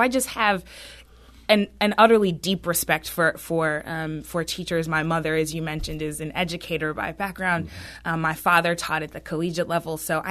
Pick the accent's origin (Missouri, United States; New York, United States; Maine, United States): Missouri, United States; St. Louis; also born or lived in Washington, D.C.; I am from St. Louis, but again, I was in D.C. for the last few years